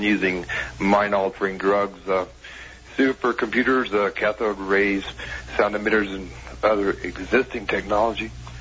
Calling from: Reno, Nevada, United States; Oh, Reno, Nevada.

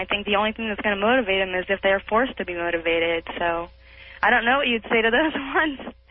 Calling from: Portland, Oregon, United States; And then I moved to Oregon. I'm calling from Portland.

